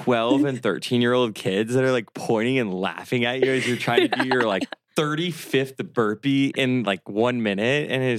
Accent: Omaha, Nebraska, United States; they think I'm from Oklahoma and not Omaha, Nebraska.

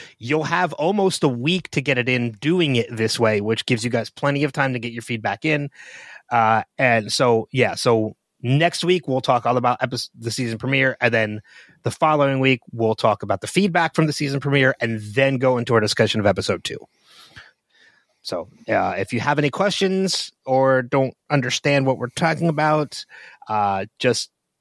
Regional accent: New Jersey, United States; Hey, I'm from New Jersey.

